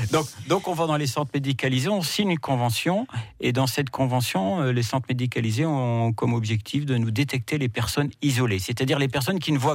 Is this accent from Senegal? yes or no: no; Hauts-de-France, France; alors moi je travaillais sur Paris, même si je suis ch'ti, hein